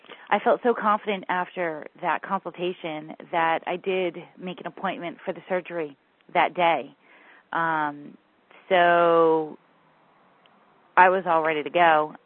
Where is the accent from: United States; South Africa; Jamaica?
United States; California; I'm 32. I'm from California.